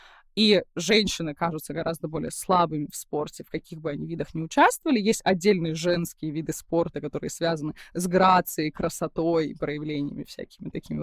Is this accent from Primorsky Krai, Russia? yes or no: yes; Vladivostok, Primorsky Krai, Russia; так как я из Владивостока